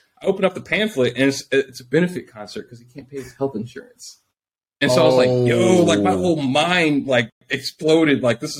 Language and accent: English; St. Louis, Missouri, United States; now in Kansas City, United States; I'm in Kansas City, Missouri. I grew up though in St. Louis, which is like 3 hours east. And essentially I grew up in a bad neighborhood.